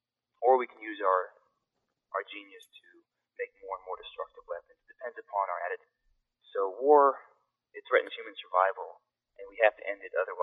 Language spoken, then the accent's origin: English; Alabama, United States; I was an only child growing up in Alabama